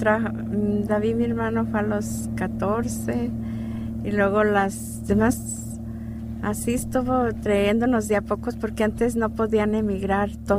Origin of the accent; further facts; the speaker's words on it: Tangancícuaro, Michoacán, Mexico; pues el pueblo de nosotros es allí, Tangancícuaro, donde está el lago Camécuaro.